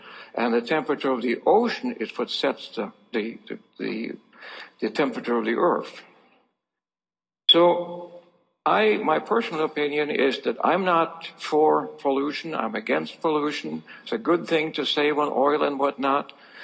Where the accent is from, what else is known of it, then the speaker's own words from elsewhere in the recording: Norway; English is a second language; And thirdly, I am from Norway, so why should I worry?